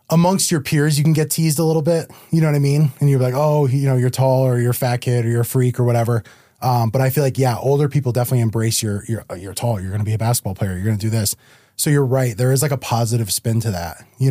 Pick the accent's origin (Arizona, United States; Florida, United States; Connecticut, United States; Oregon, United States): Connecticut, United States; Guilford; I did. I grew up in Guilford.